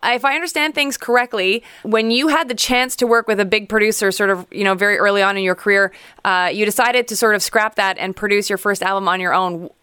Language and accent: English; Montreal, Quebec, Canada; being, from Montreal, that's my hometown, obviously here we are a huge hockey nation.